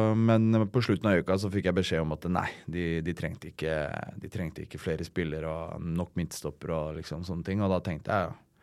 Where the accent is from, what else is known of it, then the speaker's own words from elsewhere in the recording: Oslo, Norway; Jeg er fra Mortensrud.